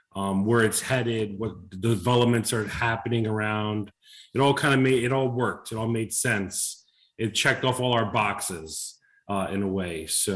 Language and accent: English; Brooklyn, New York, United States; where I grew up in Brooklyn, originally was my area was called Flatbush. It was a really bad area.